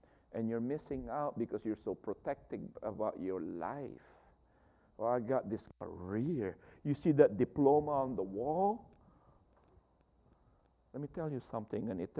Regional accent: California, United States; I thought San Francisco was already north from us because we came from Southern Cal.

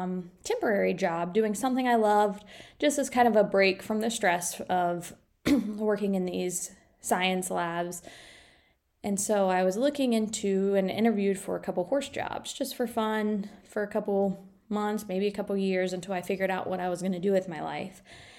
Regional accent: Ohio, United States; I grew up in Ohio.

